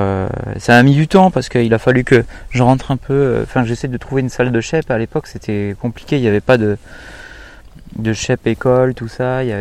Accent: Montalivet, Nouvelle-Aquitaine, France; now in Basque Country, France; Je suis originaire de Montalivet et ça fait une vingtaine d'années que j'habite dans le Pays Basque.

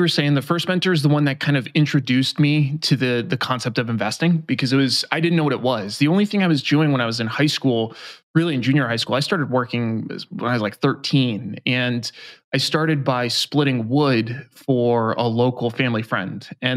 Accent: New York, United States; So I grew up in New York. So I had a single mom and alcoholic father.

